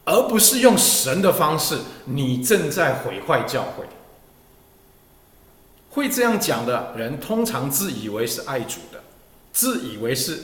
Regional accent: Taiwan; 你这个我们台湾人讲的，本来是当公卿的，后来就变士族了

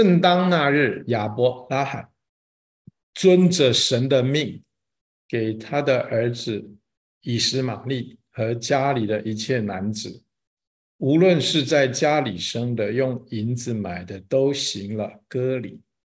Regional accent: China; 我们中国人学数学很快的，一看就知道了。

